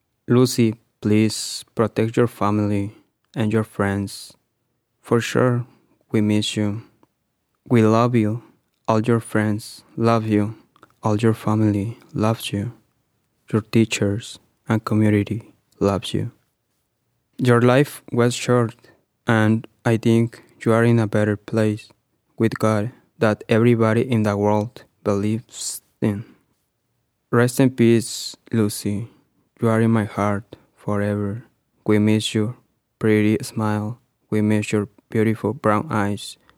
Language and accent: English; Mexico; I am from Mexico.